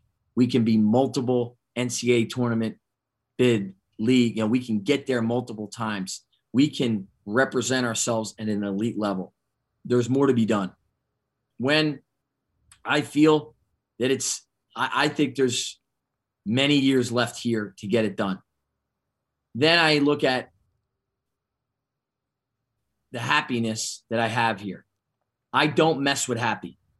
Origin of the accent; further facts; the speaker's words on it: Philadelphia, Pennsylvania, United States; now in Hartford, United States; I know I'm from Philly, but I'm a Hartford guy now.